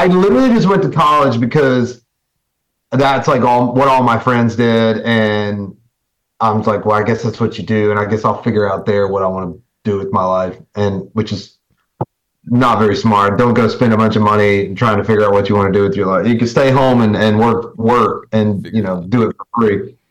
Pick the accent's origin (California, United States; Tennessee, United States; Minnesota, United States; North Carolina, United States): North Carolina, United States; I left there, took a year off, worked at a mobile home factory and in my hometown in North Carolina.